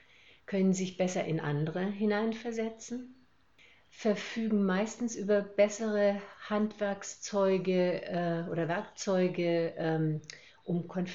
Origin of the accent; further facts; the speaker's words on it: Hamburg, Germany; also born or lived in Swabia; now in Schwäbisch Gmünd, Germany; seit 10 Jahren wieder hier in Schwäbisch Gmünd, bin gebürtige Schwäbin, in Hamburg aber aufgewachsen, was man wahrscheinlich auch manchmal ein bisschen durchhört. Ich kann aber genauso Schwäbisch schwätze, wenn es sein muss.